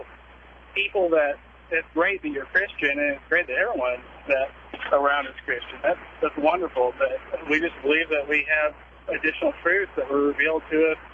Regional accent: Arkansas, United States; And I, growing up in Arkansas, being from a predominantly Baptist and Protestant religion in that area, I really had a hard time growing up.

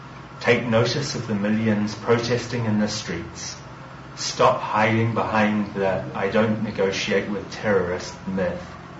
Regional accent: New Zealand; I'm from New Zealand. After I entered Islam

